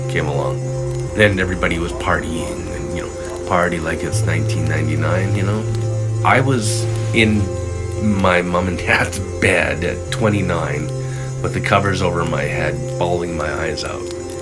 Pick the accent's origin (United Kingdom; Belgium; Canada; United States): Canada; West Vancouver, British Columbia; also born or lived in Fort St. John; I was born in Fort St. John. 2 weeks after I was born, I was adopted. So my mom that raised me came up to grab me and got me back to West Vancouver, where I lived for the first 18 years of my life.